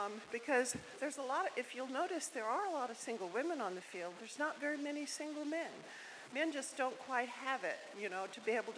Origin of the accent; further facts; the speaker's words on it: United States; now in China; I'm an American living in China.